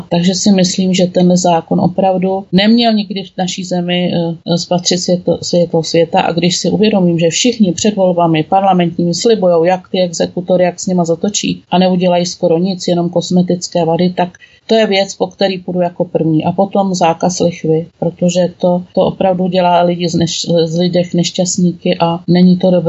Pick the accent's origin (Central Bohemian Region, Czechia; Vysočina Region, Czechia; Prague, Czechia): Vysočina Region, Czechia; Humpolec; born there; Ne, já jsem se narodila v Humpolci, což dneska patří pod kraj Vysočina, což mě velice mrzí, protože logicky ten okres Pelhřimov, kam Humpolec spadá, patřil pod jeho český kraj.